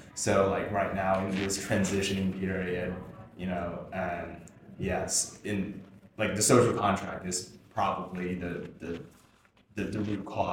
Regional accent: Beijing, China; since I was born and raised in Beijing, China.

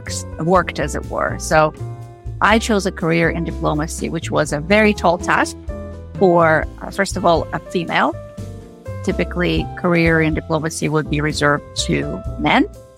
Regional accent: Moscow, Russia; I grew up in Moscow, as you know.

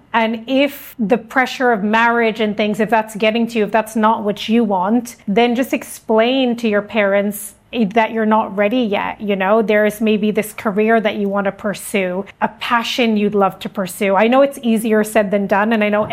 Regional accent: India; Obviously, I feel like if anyone asks me where I'm from, I always say I'm Indian, right? I'm very proud of my heritage, very proud of my ethnicity, my culture.

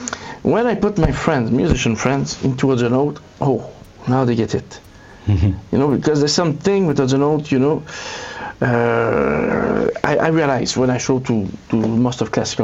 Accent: Quebec City, Quebec, Canada; So I'm from Quebec City. I decided to go to France for 4 years

